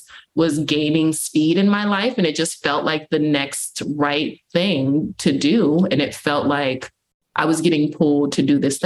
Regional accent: Dallas, Texas, United States; I was born and raised in the Methodist Church here in Dallas. I'm actually originally from Dallas and I'm back in Dallas now.

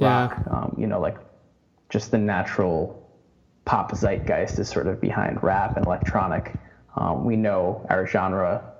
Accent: New York, United States; now in New York City, United States; We're from Long Island, but have sort of migrated 40 minutes west to the city.

